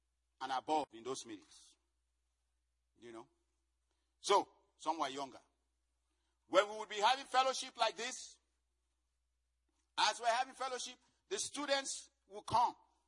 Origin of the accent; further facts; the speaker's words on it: Lagos, Nigeria; This is in Lagos, Nigeria, in my home country.